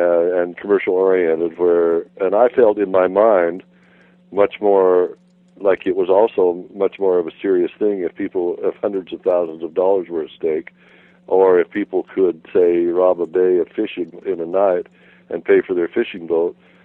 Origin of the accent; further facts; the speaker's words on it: the West, United States; I've always been kind of a country boy. I was raised in the West on the Utah-Idaho-Wyoming border up in near the Tetons.